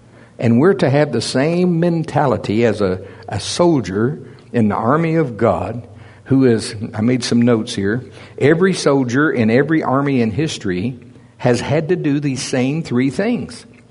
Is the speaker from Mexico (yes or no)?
no; United States; I mean, I grew up in America, and the American dream.